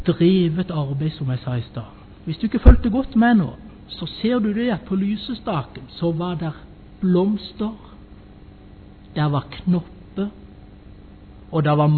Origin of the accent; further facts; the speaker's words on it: Konsmo, Agder, Norway; Men hjemme i Konsmo så gjenger vi inn i kjorka fra vest imot øst.